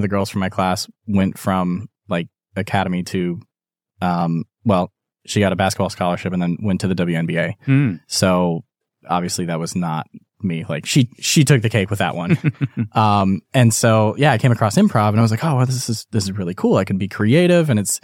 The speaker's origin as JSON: {"language": "English", "town": "Dayton", "region": "Ohio", "country": "United States", "tie": "born or raised there", "said": "I was born and raised in Dayton, Ohio. Okay. So if anyone knows the Kettering area where there's Kettering Health, yeah, and all of its hospitals. Mm-hmm. And so that was where I grew up."}